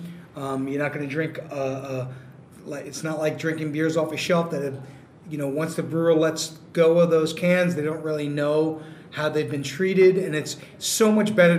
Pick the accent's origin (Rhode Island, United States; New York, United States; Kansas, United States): New York, United States; New York City; I'm a New Yorker, born and bred, but I've been coming up here for years, as a vacation spot.